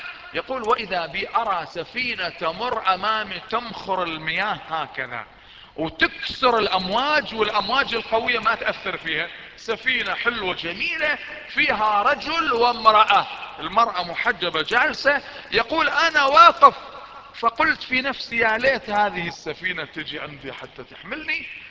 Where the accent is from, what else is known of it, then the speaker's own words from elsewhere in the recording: Iraq; رجل عندنا في العراق